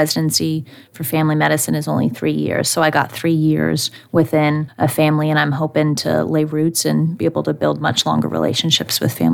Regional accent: Nashville, Tennessee, United States; So I'm from Nashville originally, and my plan is to be in Middle Tennessee for the rest of my life and my career as well.

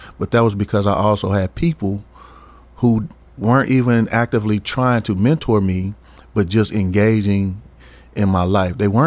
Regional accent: Franklin, Tennessee, United States; all of the adult friends that I have, that I grew up with in Franklin, Tennessee

